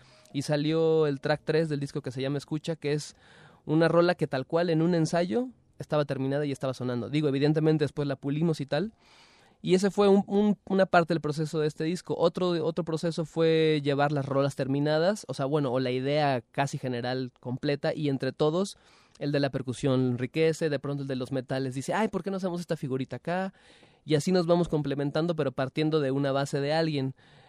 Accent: Mexico; como persona, como joven, como mexicano

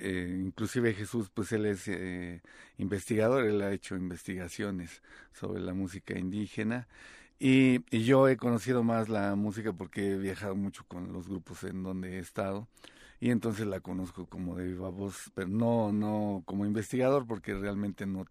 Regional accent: Mexico City, Mexico; los tres somos de la Ciudad de México.

